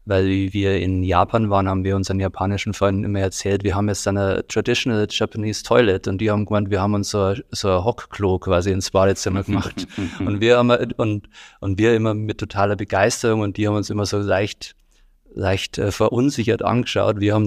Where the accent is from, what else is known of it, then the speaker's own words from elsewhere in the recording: Bischofswiesen, Bavaria, Germany; Ich bin aus Berchtesgaden, genauer gesagt Bischofswiesen, und lebe dort auf einem mehrere hunderte Jahre alten Bauernhof